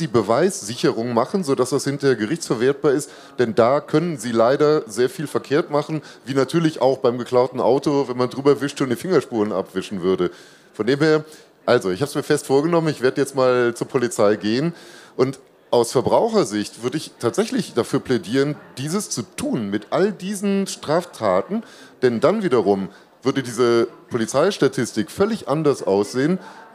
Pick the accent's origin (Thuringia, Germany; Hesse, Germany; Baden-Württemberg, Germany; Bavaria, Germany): Baden-Württemberg, Germany; in Baden-Württemberg, wo ich herkomme